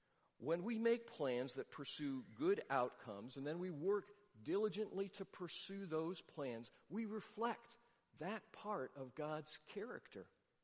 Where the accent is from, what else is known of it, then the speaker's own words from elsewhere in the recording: Nebraska, United States; also born or lived in Brussels, Belgium; the dreams that I cherished the most while I was growing up in Nebraska. One was to live on a lake. There aren't many lakes in Nebraska.